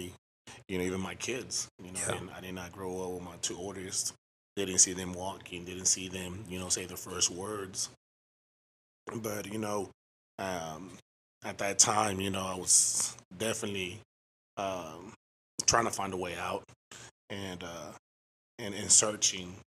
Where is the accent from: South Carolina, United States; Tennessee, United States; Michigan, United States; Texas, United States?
Texas, United States; Oak Cliff; I grew up, I was born and raised in Oak Cliff. You know, I grew up in the church.